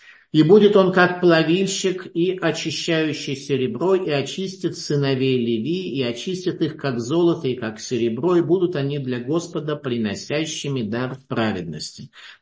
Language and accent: Russian; Russia; moved away; мы из России приехавшие, несомненно, являемся пришельцами в какой-то мере, да, то есть, ну, там, евреи по национальности